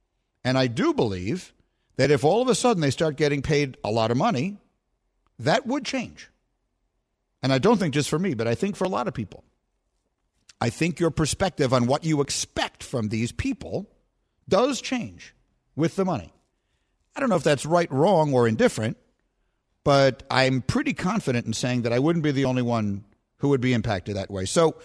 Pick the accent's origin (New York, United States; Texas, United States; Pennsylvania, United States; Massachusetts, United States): New York, United States; New York City; I grew up in Greenwich Village, New York, which in the 70s, when I was growing up there, was probably the most heavily gay neighborhood in the United States.